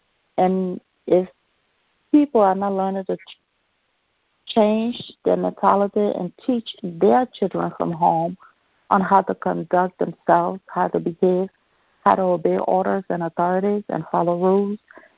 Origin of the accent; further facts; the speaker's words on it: Liberia; I'm from Liberia, West Africa.